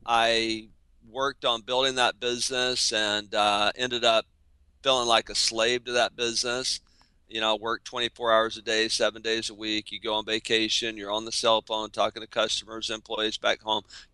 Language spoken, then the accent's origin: English; Alabama, United States; She's from New Jersey. I'm from Alabama.